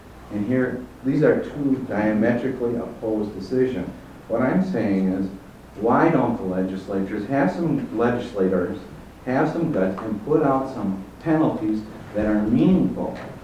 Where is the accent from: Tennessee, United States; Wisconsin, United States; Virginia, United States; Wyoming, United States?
Wisconsin, United States; I'm from Wisconsin, and we in the Milwaukee metropolitan area, there's plea bargaining going on like crazy.